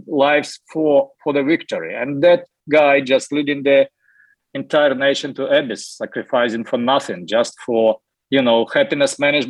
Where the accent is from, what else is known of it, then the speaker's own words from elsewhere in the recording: Ukraine; English is a second language; moved away as an adult; now in United States; I'm Ukrainian. I was grown up in Ukraine. I was born in Soviet Union in 1968. And after that, I moved to United States 2008.